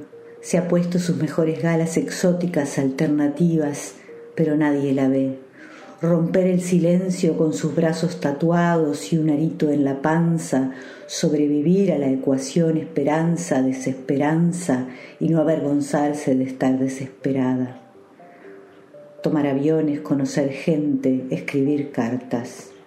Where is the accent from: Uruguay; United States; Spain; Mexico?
Uruguay; uruguaya, un poco sueca también.